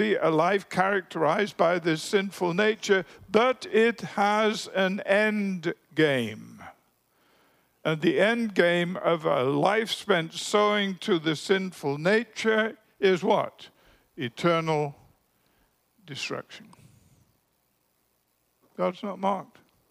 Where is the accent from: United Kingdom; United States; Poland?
United Kingdom; England; When we grew up in England